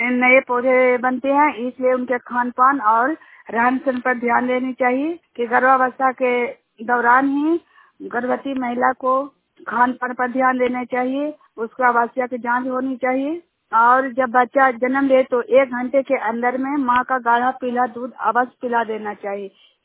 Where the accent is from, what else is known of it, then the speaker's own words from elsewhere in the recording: Juniyad, India; जुनियाद ग्राम का रहने वाली हूँ।